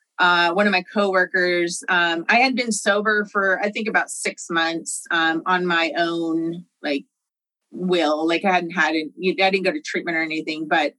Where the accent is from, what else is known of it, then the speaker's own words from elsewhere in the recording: Sacramento, California, United States; I'm from Sacramento, California, born and raised.